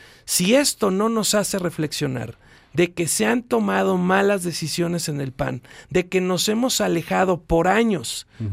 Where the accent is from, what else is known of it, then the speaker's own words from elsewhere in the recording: Zamora, Michoacán, Mexico; a los 11 años ya estaba en el primer meeting con Maquío en Zamora, Michoacán, de donde soy originario.